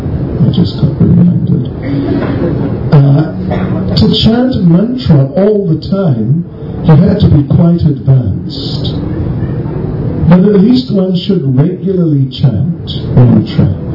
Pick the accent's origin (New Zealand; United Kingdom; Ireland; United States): New Zealand; So now I'm from New Zealand, I can be both an All Black and a springbok.